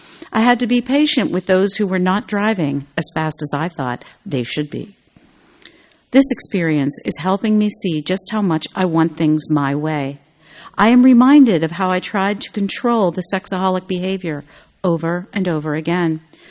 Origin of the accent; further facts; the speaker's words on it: Fairfax, Virginia, United States; from Fairfax, Virginia.